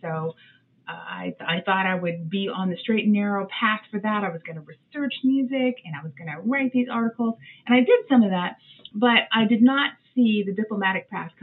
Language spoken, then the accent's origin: English; Florida, United States; I am from a small town in Central Florida